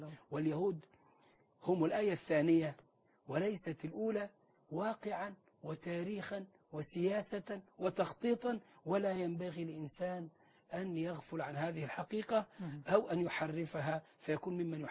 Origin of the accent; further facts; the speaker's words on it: Egypt; وعندنا في مصر.